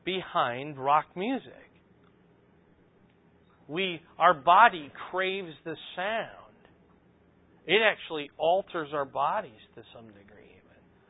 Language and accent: English; Iowa, United States; I'm from Iowa. In Iowa, you don't really have to take any particular road.